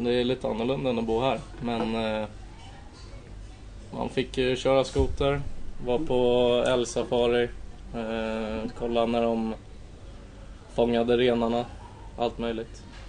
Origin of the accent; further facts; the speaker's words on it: Norrtälje, Stockholm County, Sweden; born there; also born or lived in Kalix; Född i Norrtälje.